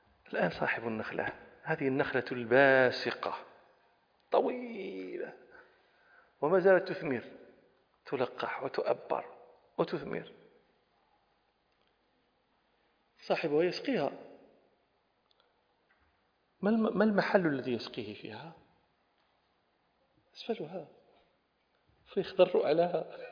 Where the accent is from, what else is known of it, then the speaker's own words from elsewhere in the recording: Rabat, Rabat-Salé-Kénitra, Morocco; أنا نشأت في الرباط. الرباط هذه مدينة ليس فيها نخل، هذه مدينة شاطئية، فلست لا أنا ولا أبائي لسنا من أهل البساتين النخل